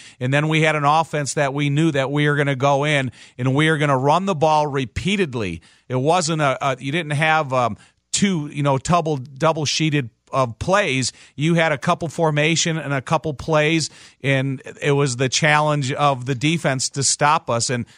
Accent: Chicago, Illinois, United States; And growing up in Chicago, you started to hear the rumblings of success that it's related to the Bears.

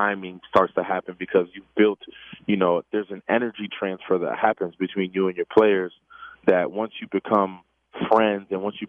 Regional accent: New York, United States; I'm born and raised in New York, New Jersey area. That nice, flat, long pizza is what I grew up on.

